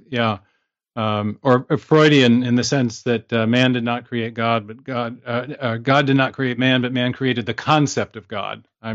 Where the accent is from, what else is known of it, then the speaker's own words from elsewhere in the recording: Seattle, Washington, United States; Yeah, I'm from the Seattle area originally.